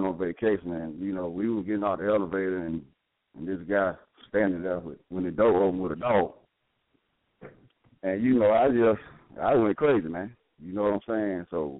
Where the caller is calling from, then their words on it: Lynette, Alabama, United States; I'm calling from Lynette, Alabama.